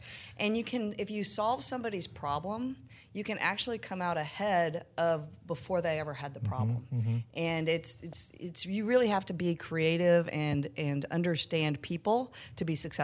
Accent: San Antonio, Texas, United States; I grew up actually in San Antonio, so just kind of down the street from Dallas, Texas, and went to high school there and then graduated, went to Texas A&M.

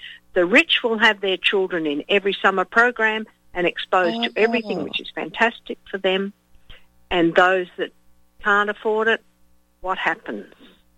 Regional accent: Australia; But see, I grew up in Australia where we only have a maximum of 6 weeks off.

